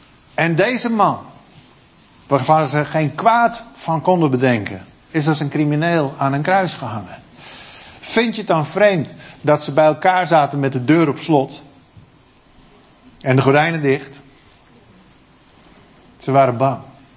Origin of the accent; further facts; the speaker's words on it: Netherlands; Ja, ik ben ook een echte Hollander